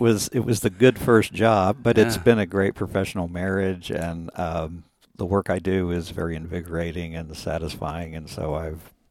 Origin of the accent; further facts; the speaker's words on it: Oklahoma City, Oklahoma, United States; now in Temple, United States; I grew up in Oklahoma City, actually.